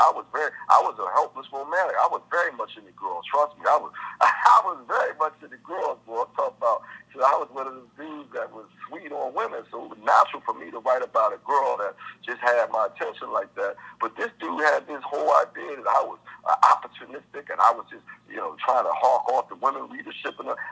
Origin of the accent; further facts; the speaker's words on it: Philadelphia, Pennsylvania, United States; growing up in Philadelphia, we were chasing girls all the time.